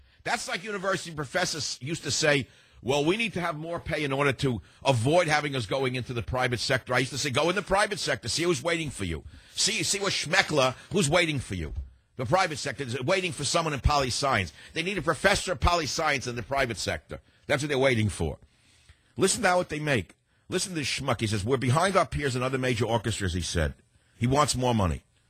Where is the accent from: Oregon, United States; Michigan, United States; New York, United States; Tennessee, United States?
New York, United States; New York City; Like growing up in the Bronx, the tragedy of my family, the weight, the pain, the crying, the sadness.